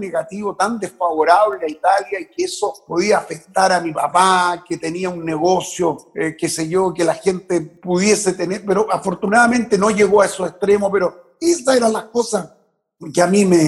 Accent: Chile; yo soy chileno, nacido en Chile, amante del fútbol chileno desde chico, pero por otro lado está la sangre que también tira.

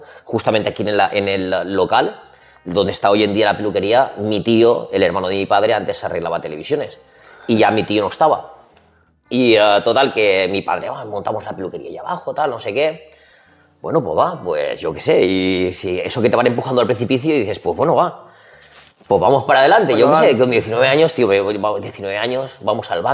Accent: Algemesí, Valencian Community, Spain; moved away; soy una persona muy amante de mi pueblo, estoy muy satisfecho y muy orgulloso de pertenecer a Algemesí, ¿no? Y he participado en casi todo lo que se puede estar en Algemesí. Pero la verdad que desde muy jovencillo siempre he estado fuera.

